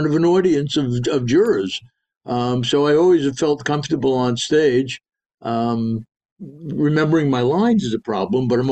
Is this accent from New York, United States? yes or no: yes; New York, United States; Because I'm from New York.